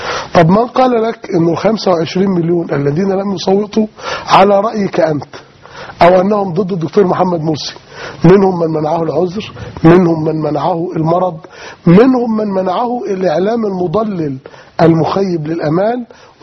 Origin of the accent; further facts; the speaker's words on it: Egypt; احنا كان عندنا في مصر ما يقارب من 50 مليون ناخب